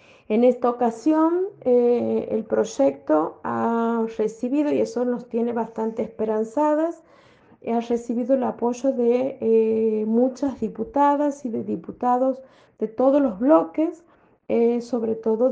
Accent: Santiago del Estero, Argentina; soy de Santiago del Estero y desde hace muchísimos años

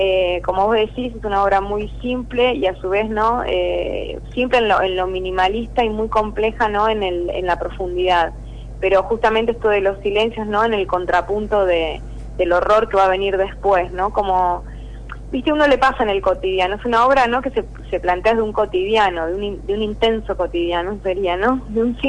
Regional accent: Argentina; sino que me compromete a mí como argentina, con lo cual, digamos, hay un plus en ese sentido muy muy intenso

